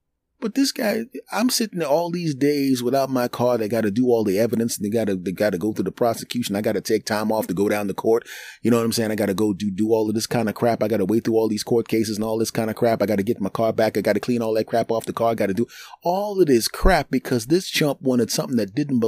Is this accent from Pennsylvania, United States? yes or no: yes; Philadelphia, Pennsylvania, United States; Now, my relative is several miles south in my hometown of Philadelphia.